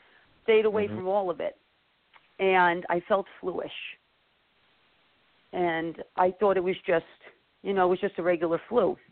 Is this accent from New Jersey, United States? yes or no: no; Bronx, New York, United States; also born or lived in New Rochelle; now in Fishkill, United States; And so I growing up, I actually originally from the Bronx, New York. I'm from the Bronx. And then we moved to New Rochelle, and we finally ended up in Fishkill, New York